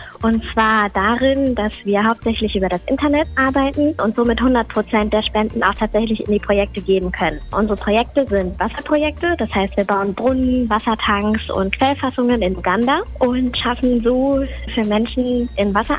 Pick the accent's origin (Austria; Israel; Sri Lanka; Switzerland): Sri Lanka; now in Germany; Ich komme ursprünglich aus Sri Lanka und uns geht es hier ziemlich gut